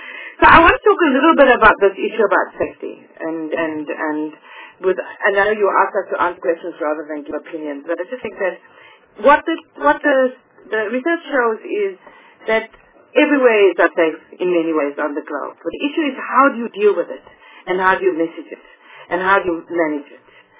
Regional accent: Mongolia; I also have a perception, you know, about things, because I come from Mongolia.

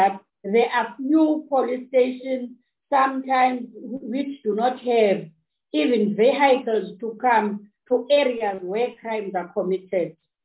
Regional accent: Eastern Cape, South Africa; I'm from the Eastern Cape.

